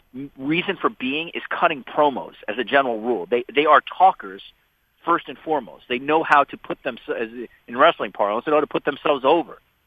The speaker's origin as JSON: {"language": "English", "region": "New York", "country": "United States", "tie": "born or raised there", "said": "I grew up in New York, obviously"}